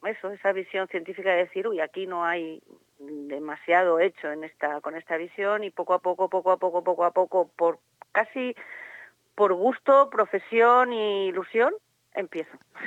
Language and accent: Spanish; Elche, Valencian Community, Spain; soy de Elche, entonces un poco de ahí me llega la relación directa desde la infancia con las palmeras, con el palmeral.